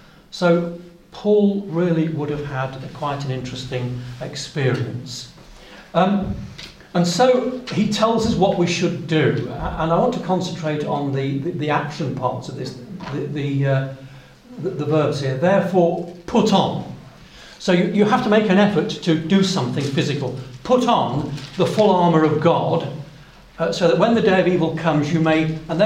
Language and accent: English; United Kingdom; But we didn't, because we're British, aren't we?